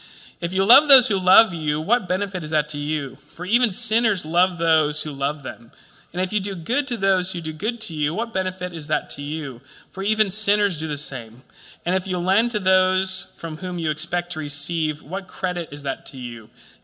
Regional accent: United States; I thought I was pretty diverse in my cultural experiences, but as an American, this is extraordinarily difficult for me

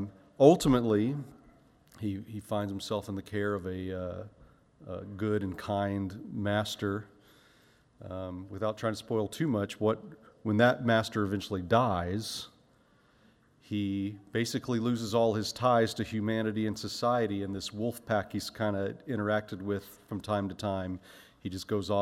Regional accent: Florida, United States; Growing up in Florida, I mean, it might as well have been sci-fi.

